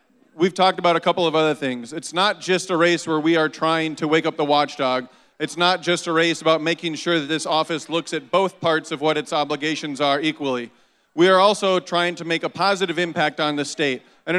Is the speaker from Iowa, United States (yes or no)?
yes; Decorah, Iowa, United States; It's something that I've had a passion for doing ever since growing up in Decorah.